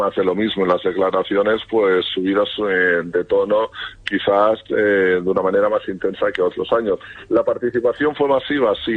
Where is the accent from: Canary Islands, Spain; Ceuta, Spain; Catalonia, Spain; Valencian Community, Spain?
Catalonia, Spain; poder ejercer como catalanes y españoles de esa más de la mitad de la población que nos sentimos como tal